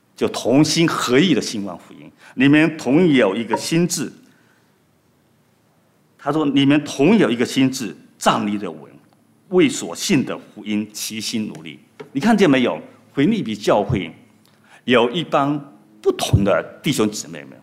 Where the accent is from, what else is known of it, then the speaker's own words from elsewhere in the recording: China; 我们从中国过来的，应该来说我可能经历还不是很多